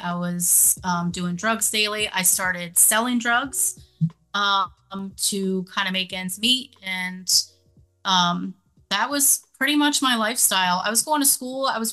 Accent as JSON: {"language": "English", "region": "Maine", "country": "United States", "tie": "born or raised there", "lives_now": "Pennsylvania, United States", "said": "I originally grew up in a really small town in Maine, but now I am in central Pennsylvania."}